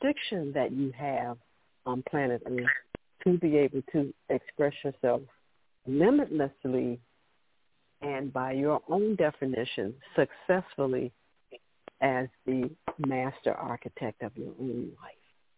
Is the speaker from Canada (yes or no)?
no; Chicago, Illinois, United States; I grew up there in Chicago, as a matter of fact. So Chicago has definitely played a major role in my evolution